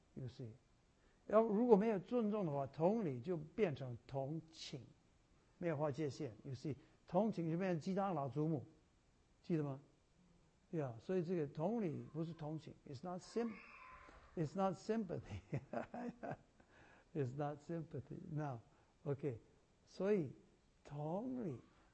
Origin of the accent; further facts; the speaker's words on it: Taiwan; 我的例子大部分都是台湾的例子，因为我是台湾来的